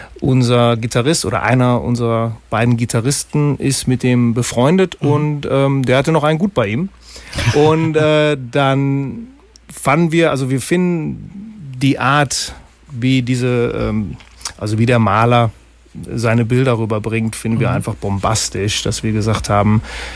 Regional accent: Essen, North Rhine-Westphalia, Germany; Also wir kommen aus dem Ruhrgebiet, ich komme aus Essen, die anderen kommen alle aus Dortmund.

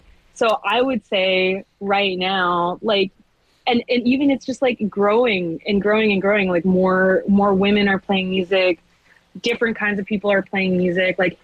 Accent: Alberta, Canada; I am not Francophone. I'm actually from Alberta. My French is atrocious

